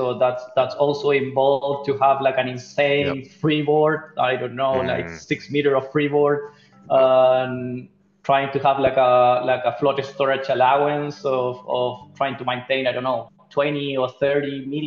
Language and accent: English; Chile; now in Panama; So, well, I'm from Chile.